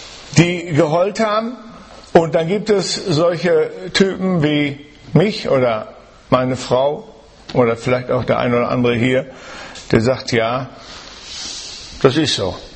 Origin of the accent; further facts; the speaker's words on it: Germany; wir sind ja auch Deutsche, die wir nicht Fußball gucken. Ich zähle mich also auch dazu.